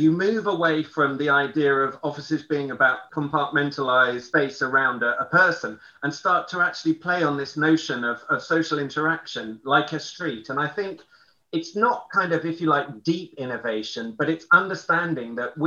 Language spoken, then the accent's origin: English; London, United Kingdom; I grew up near Richmond Park in London, and I navigate Richmond Park through where I remember the beautiful oak trees are. I now live near Dulwich Park